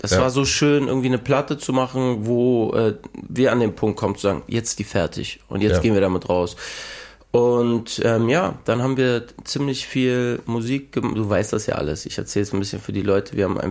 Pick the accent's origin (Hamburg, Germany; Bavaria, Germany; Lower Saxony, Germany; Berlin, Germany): Hamburg, Germany; Ich komme aus Hamburg, St. Pauli, Schanze, also eigentlich eher Schanze, Ecke Altona Nord, Alsenplatz.